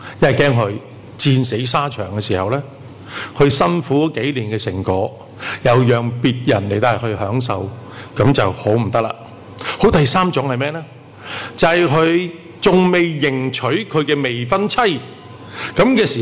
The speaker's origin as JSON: {"language": "Cantonese", "country": "Hong Kong", "said": "我谂我哋香港人会容易啲明白嘅。"}